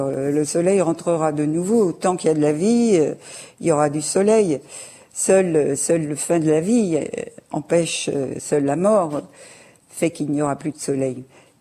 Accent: Berck, Hauts-de-France, France; born there; Je suis née à Berck où c'était les hôpitaux qui comptaient.

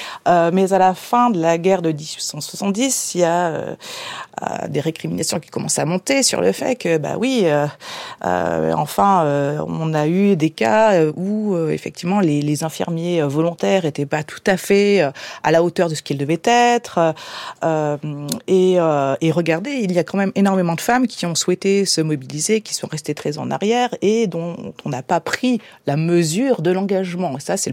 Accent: France; parce que nous sommes français

